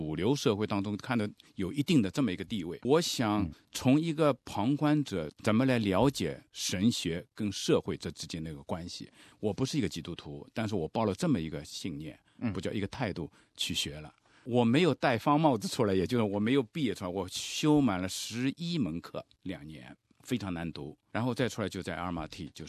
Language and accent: Chinese; Shanghai, China; 我是来自中国的上海，对。当时在上海中学毕业以后都是技校，也是学工科的。